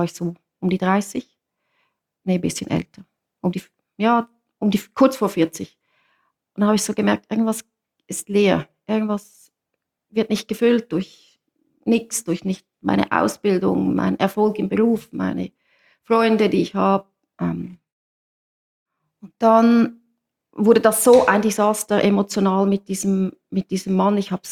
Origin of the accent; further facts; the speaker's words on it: Zurich, Switzerland; ich bin in der Nähe oder in Zürich aufgewachsen. Ich habe einen Bruder, der ist älter wie ich. Ich bin so mehr oder weniger katholisch aufgewachsen.